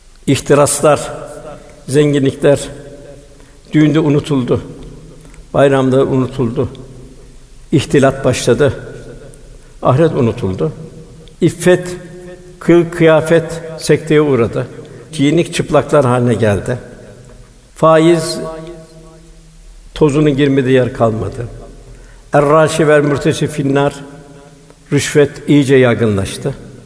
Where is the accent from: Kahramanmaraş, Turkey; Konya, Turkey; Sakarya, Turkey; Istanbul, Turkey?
Konya, Turkey; Şimdi Konyalıyız.